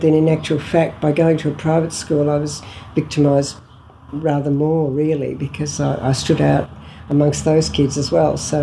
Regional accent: Melbourne, Victoria, Australia; born there; But I've always been very proud to feel that I was born in Richmond, because that's real Melbourne.

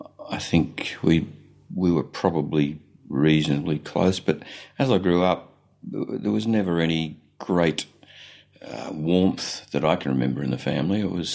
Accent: Elsternwick, Victoria, Australia; born there; So I was born in Elsternwick at Hopetoun Hospital, I believe, but I could have that wrong.

